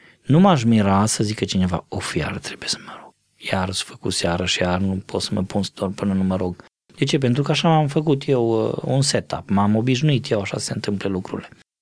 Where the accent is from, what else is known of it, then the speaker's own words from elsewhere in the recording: Romania; noi ca români